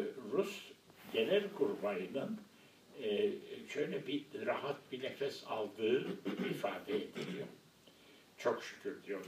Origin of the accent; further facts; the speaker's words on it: Black Sea Region, Turkey; Ben Karadenizliyim ve Karadeniz'de şey söylenir, 3 tane liman vardır diye söylenir.